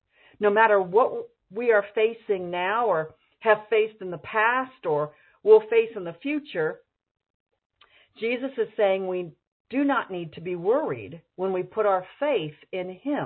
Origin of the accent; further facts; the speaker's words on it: Ohio, United States; You know, in my home when I was growing up in Ohio